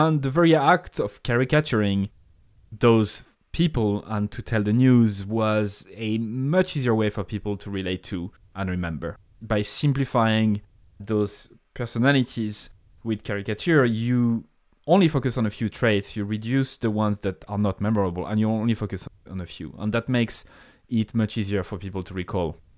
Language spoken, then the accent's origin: English; France; accent: French; English is a second language; now in Ireland; As you know, I have a French accent. I come from France.